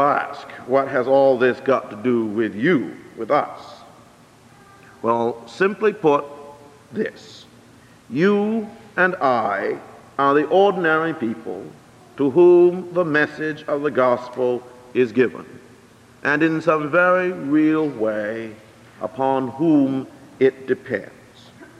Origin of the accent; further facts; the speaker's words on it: Plymouth, Massachusetts, United States; You probably don't know that I come from Plymouth, Massachusetts.